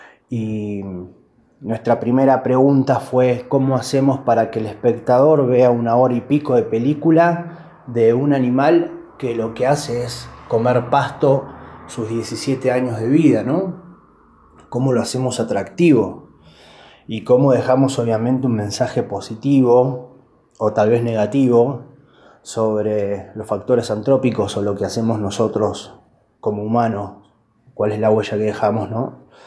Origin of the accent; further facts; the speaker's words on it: Neuquén, Argentina; born there; also born or lived in Cipolletti, Argentina / Buenos Aires, Argentina; De acá de la zona, de Chipoleti, nací en Neuquén, me fui a estudiar a Buenos Aires, trabajé allá varios años, me vine para la zona